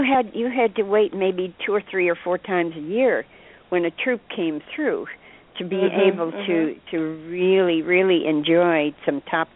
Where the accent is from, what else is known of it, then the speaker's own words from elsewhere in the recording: Midwest, United States; also born or lived in California; now in New York, United States; When I first came to New York, I mean, I came from the Midwest by way of California.